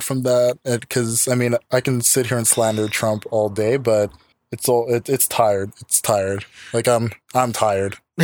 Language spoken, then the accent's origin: English; Canada; And I'm Canadian.